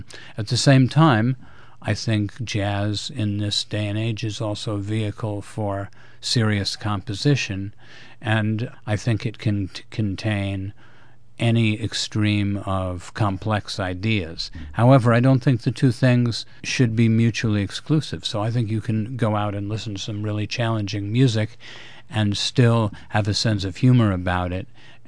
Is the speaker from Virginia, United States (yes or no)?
no; New York, United States; also born or lived in Chicago; I was actually born in Chicago, but I grew up in New York from the age of two.